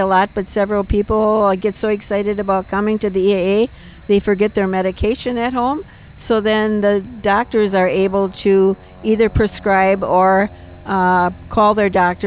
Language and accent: English; Freedom, Wisconsin, United States; I'm from Freedom, Wisconsin, which is about 40 minutes north of here.